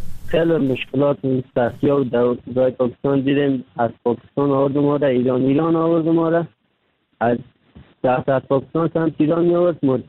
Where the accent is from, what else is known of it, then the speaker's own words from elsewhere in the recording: Kabul, Afghanistan; now in Turkey; اما از افغانستان آمدم، طرف پاکستان آوردم، آمدم از کابل آمدم